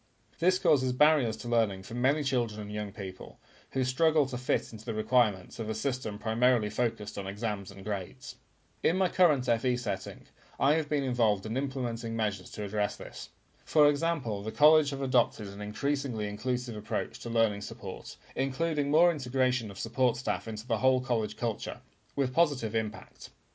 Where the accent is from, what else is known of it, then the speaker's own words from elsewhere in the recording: Brazil; My education career began in my home country, Brazil, where I spent many years working in senior management roles in mainstream educational settings